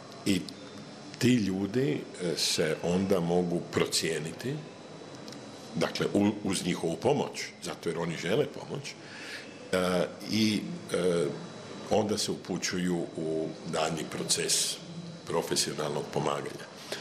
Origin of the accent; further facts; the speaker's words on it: Croatia; bar kod nas u Hrvatskoj, govori o tome